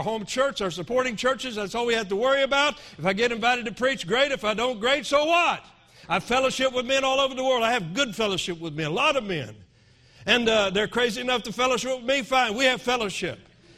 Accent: Florida, United States; I come from Florida.

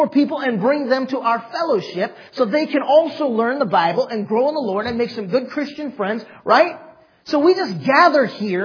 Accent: United States; I would be willing to fight and die to maintain my freedom as an American.

